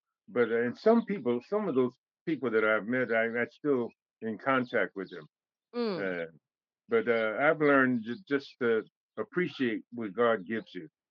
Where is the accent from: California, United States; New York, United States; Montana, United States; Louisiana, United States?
California, United States; East Palo Alto; And I'm from Palo Alto, California, East Palo Alto, California. And Oakland is just maybe 35 miles away from home.